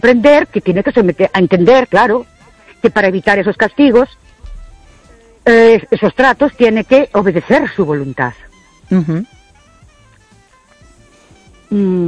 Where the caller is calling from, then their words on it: Ourense, Galicia, Spain; de Orense.